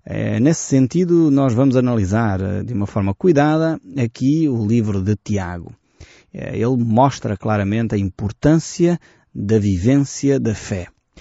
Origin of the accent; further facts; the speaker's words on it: Portugal; Aquilo que nós somos como portugueses até é questionado aqui por esta afirmação